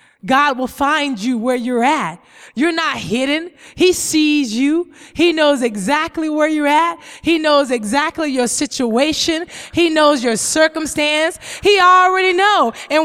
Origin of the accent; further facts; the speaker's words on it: Georgia, United States; You know, I came from Georgia, so my great-great-grandfather used to have pigs and cows and things of that nature.